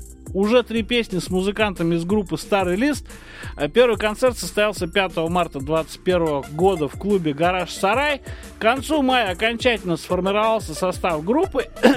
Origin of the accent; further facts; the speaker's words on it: Kyiv, Ukraine; born there; я просто родился в Киеве.